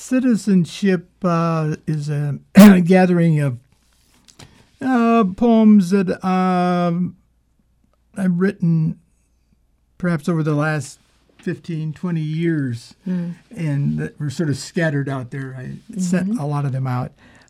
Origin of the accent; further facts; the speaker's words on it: Yakima, Washington, United States; I was, as you indicate, I was born in Yakima, and I still feel like a small town American from the Pacific Northwest if I'm in Cincinnati or Paris or Amsterdam or any place else.